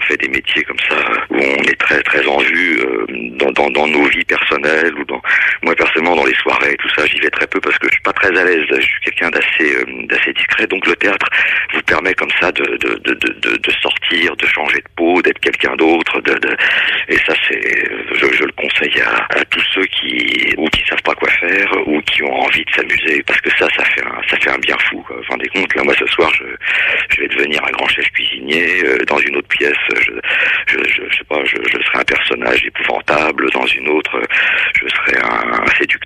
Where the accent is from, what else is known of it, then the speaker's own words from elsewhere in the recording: Meudon-la-Forêt, Île-de-France, France; il y avait une troupe de théâtre du côté de Meudon-la-Forêt, là où j'ai grandi.